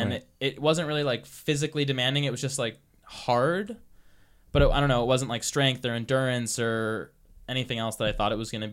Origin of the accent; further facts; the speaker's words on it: Telluride, Colorado, United States; One of the Gauntlet episodes was in my hometown in Telluride